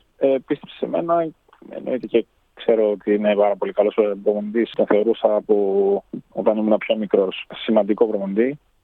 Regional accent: Australia; also born or lived in Greece; Μεγαλώνοντας στην Αυστραλία από τα 9-10, δηλαδή για μένα, εγώ έχω 2 πίτσα στην ουσία. Και η Ελλάδα και η Αυστραλία για μένα είναι το ίδιο πράγμα.

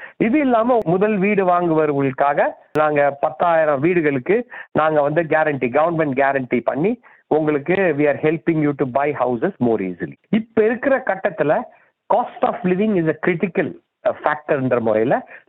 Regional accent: Chennai, Tamil Nadu, India; now in Australia; நான் ஒரு இந்திய தமிழன், சென்னையில் பிறந்து வளர்ந்தேன். முதன் முதலாக ஆஸ்திரேலியாவுக்கு 1992 மாணவனாக வந்து

